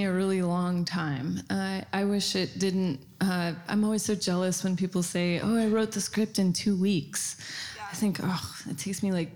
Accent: Sacramento, California, United States; Yeah, I'm from Sacramento, and I went to a Catholic girls' school

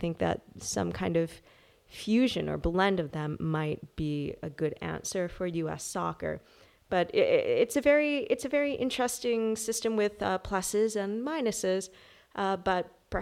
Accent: New England, United States; I'm from New England, so I grew up on, you know, cracking your own lobster, playing with your food.

